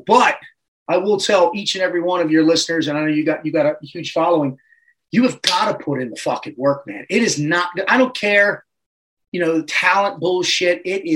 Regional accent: Baltimore, Maryland, United States; So I'm a Baltimore native. I am currently 49 years young.

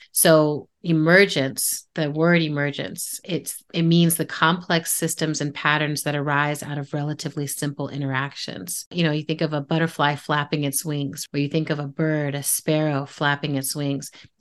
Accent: Germany; also born or lived in Texas, United States / New York, United States / Oakland, United States / Detroit, United States; And I grew up in Germany a lot. I was born in Texas. I lived in New York, Oakland, and Detroit.

